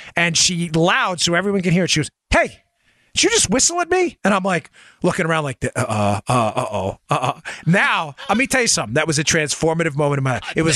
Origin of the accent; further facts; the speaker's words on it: New York, United States; I grew up in New York but the streets weren't exactly the coziest.